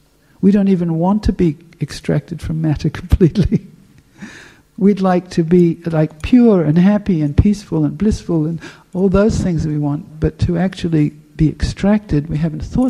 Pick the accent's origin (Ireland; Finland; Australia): Australia; Western Australia; I'm from Western Australia, but I'm a Melbourne.